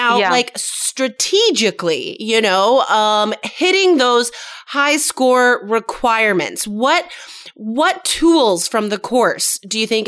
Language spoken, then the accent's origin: English; United States; when I was living in Taiwan, whenever I had to renew my work visa, because I'm American, it was always the most expensive one.